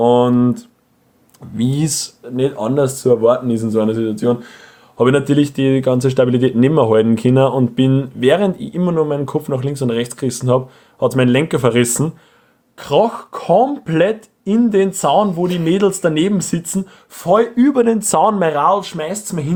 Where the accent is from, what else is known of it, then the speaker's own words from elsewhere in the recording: Austria; Weil ich bin Österreicher und ich fahre Ski, oder?